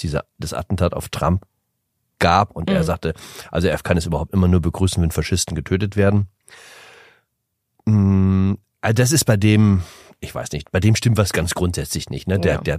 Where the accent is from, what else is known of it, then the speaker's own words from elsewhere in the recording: Bavaria, Germany; Da reicht ja so ein Klopfer, wie man bei uns in Bayern sagt